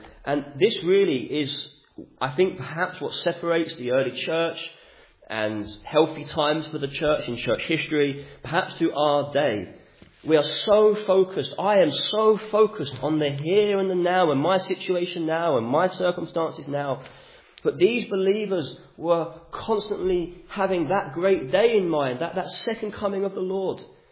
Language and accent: English; United Kingdom; We're British, aren't we? We just carry on.